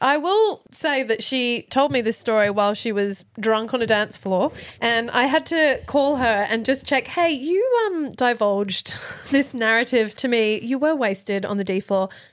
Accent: United States; Nope. I'm American. Nerds are big in the US.

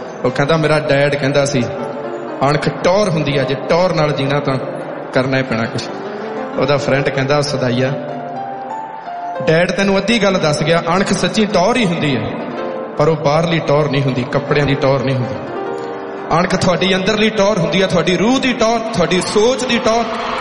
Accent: Punjab, India; moved away as an adult; ਅਸੀਂ ਜਿਹੜੇ ਪੰਜਾਬ ਤੋਂ ਜੰਮ ਪਲ ਕੇ ਇੱਧਰ ਆਏ ਹਾਂ ਵੱਡੇ ਹੋ ਕੇ ਆਏ ਹਾਂ

